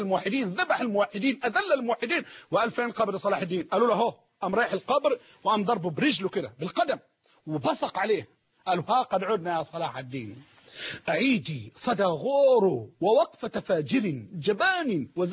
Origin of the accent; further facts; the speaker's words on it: Egypt; عندنا في مصر